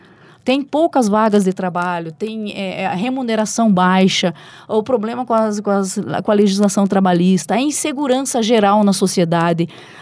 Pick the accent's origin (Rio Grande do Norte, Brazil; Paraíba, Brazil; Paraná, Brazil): Paraná, Brazil; o nosso olhar como paranaenses é um olhar definido pelas nossas condições de vida e condições que o Estado do Paraná nos proporciona, a nossa cultura, a nossa colonização.